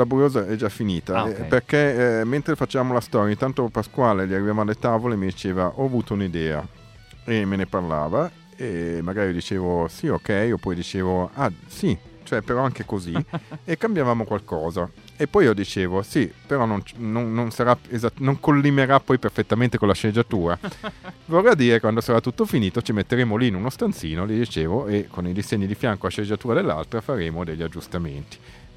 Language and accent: Italian; Gallarate, Lombardy, Italy; born there; No, sono nato a Gallarate, non è colpa mia.